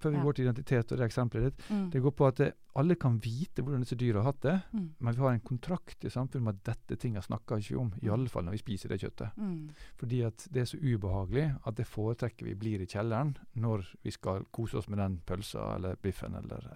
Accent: Ålesund, Møre og Romsdal, Norway; now in Oslo, Norway; Jeg er ålesunder. Selv om jeg bor i Oslo nå, så føler jeg at jeg er ålesunder, for det kommer fra Ålesund.

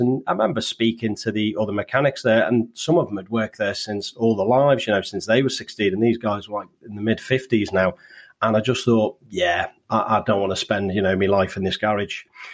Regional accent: Birkenhead, North West England, United Kingdom; And I ended up in my garage in a place where I grew up near in Birkenhead.

